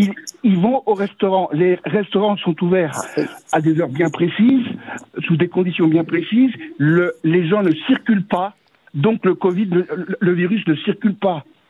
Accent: Auvergne-Rhône-Alpes, France; also born or lived in Spain; je suis dans le sud-ouest, sud-est, pardon, dans la Drôme, mais je suis de la famille en Haute-Savoie où j'ai grandi, en Espagne où je suis né

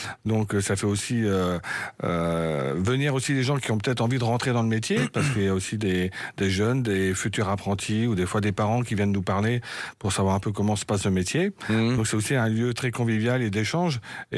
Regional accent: Paris, Île-de-France, France; je suis de Paris

